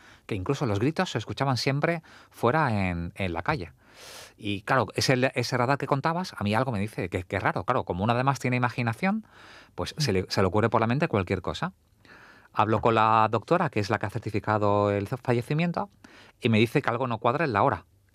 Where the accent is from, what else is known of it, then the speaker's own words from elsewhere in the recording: Málaga, Andalusia, Spain; Y soy de Málaga.